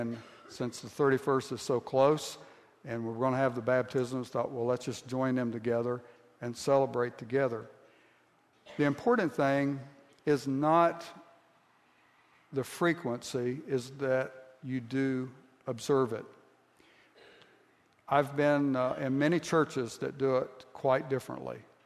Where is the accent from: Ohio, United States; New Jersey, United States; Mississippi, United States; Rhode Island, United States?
Ohio, United States; Where I grew up in Southeast Ohio, and I'm sure that this happens in other places as well